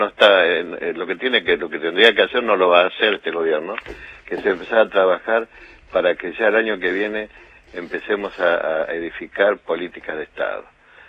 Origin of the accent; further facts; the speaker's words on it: Argentina; como argentino